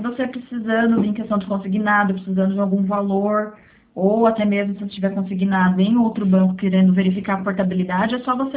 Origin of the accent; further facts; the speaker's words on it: Santa Bárbara, Brazil; Não, eu não sou dos Estados Unidos, não. Sou aqui de Santa Bárbara mesmo, pertinho